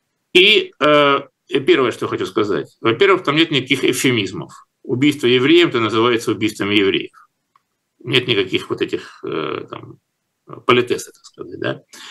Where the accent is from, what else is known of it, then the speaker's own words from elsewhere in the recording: Rostov-on-Don, Rostov Oblast, Russia; ну, скажем, в моем родном городе Ростове